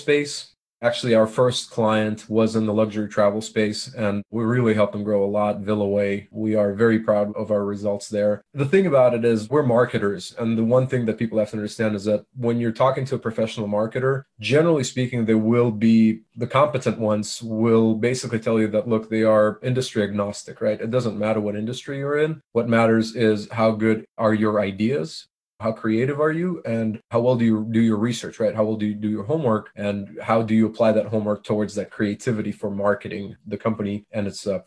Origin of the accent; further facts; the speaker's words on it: Moscow, Russia; I was born in Moscow, Russia in 1983. That was a very interesting time. I remember growing up there